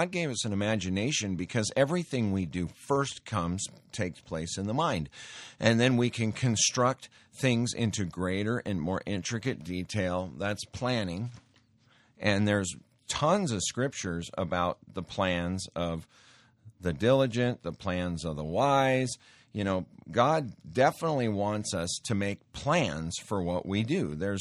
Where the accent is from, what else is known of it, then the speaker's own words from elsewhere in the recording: Montana, United States; I grew up in Montana, and I got exposed to a lot of those rough old, you know, backwoods ranchers or out in the central Montana ranchers